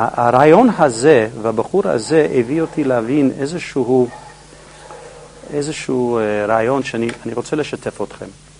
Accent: Jerusalem, Jerusalem District, Israel; אז אני ירושלמי, חשבתי על קריית יובל שם

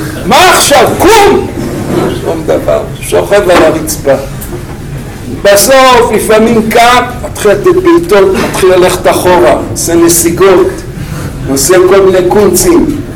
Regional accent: Kfar Pines, Haifa District, Israel; אני קצת יש לי ניסיון בחמורים, ילדותי גדלתי בכפר פינס

